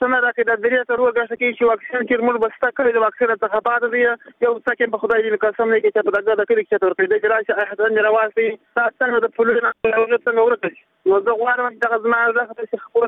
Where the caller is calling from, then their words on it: Khost, Afghanistan; زه د خوست څخه یو یوتن